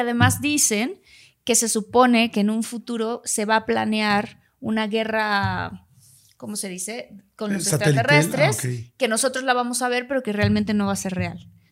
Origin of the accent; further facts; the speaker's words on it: San Luis Potosí, Mexico; Menciono que somos nosotros de San Luis Potosí capital